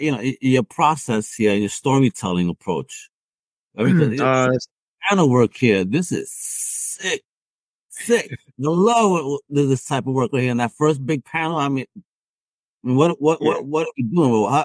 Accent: New York, United States; I'm from New York.

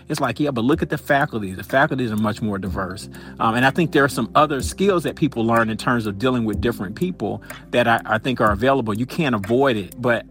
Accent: Atlanta, Georgia, United States; You know, I grew up in Atlanta, so I went to Atlanta public schools. We're 99% Black.

